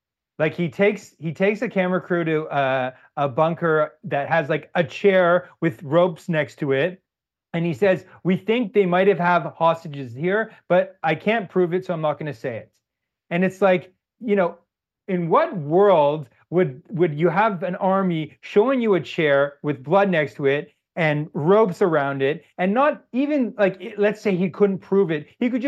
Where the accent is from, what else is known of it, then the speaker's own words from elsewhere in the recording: Canada; I grew up in Canada